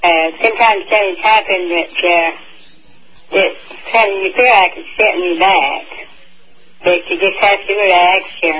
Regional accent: Tennessee, United States; from Survey Plains, Tennessee. And I'm very much enjoying the festival.

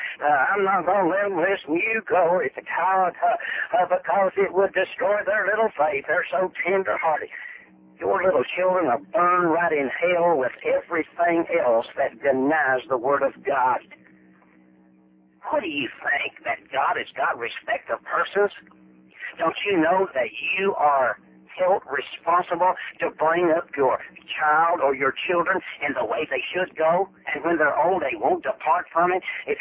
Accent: the South, United States; Man, I'm glad I was raised in Dixie.

